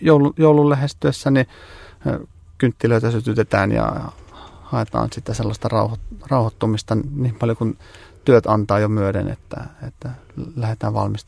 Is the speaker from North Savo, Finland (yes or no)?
no; Kotka, Kymenlaakso, Finland; Me ollaan Kotkasta molemmat kotoisin, eikä olla lapsuuden koditkaan kovin kaukanta toista, että muutaman kilometrin päässä toisistaan